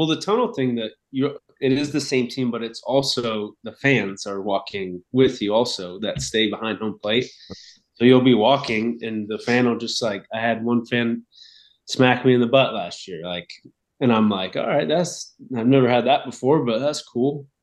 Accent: Sacramento, California, United States; I'm from Sacramento or the Sacramento area. And I grew up going to San Francisco with, my parents and grandparents, and I love the city.

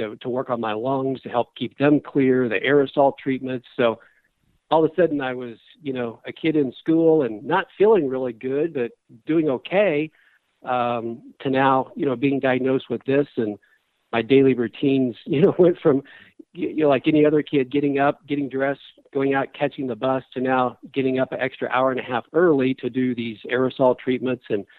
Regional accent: Charleston, Illinois, United States; It was about 2 hours from where we lived in central Illinois. I grew up in Charleston, Illinois.

